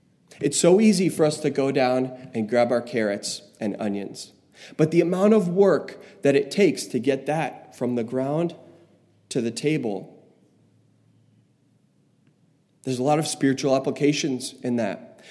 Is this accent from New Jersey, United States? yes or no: yes; New Jersey, United States; But growing up in New Jersey, my grandparents on my mom's side, they lived on a farm in upstate New York.